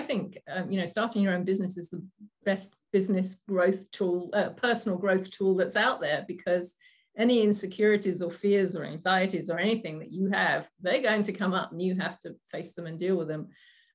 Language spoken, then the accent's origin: English; England, United Kingdom; moved away as an adult; also born or lived in St. Louis, Missouri, United States; now in Oregon, United States; From England originally, yeah.